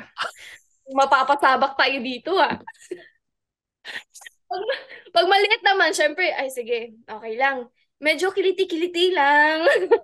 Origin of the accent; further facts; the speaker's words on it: Cebu City, Central Visayas, Philippines; Cebu. I'm from Cebu City.